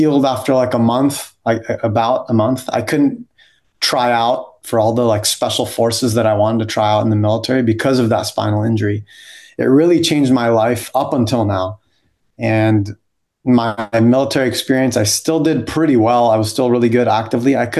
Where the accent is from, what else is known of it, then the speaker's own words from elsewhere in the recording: San Diego, California, United States; born there; I was born in San Diego, obviously